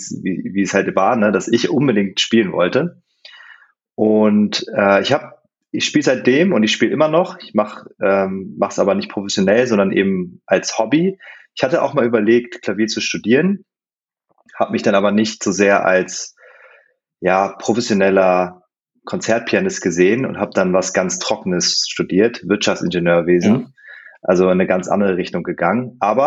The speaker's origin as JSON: {"language": "German", "town": "Hanover", "region": "Lower Saxony", "country": "Germany", "tie": "born or raised there", "said": "Ich bin aufgewachsen in Hannover"}